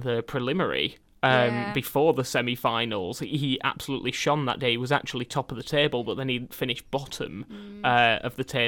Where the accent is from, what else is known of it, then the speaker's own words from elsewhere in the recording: Huddersfield, Yorkshire and the Humber, United Kingdom; I'm from Huddersfield, so is Maisie.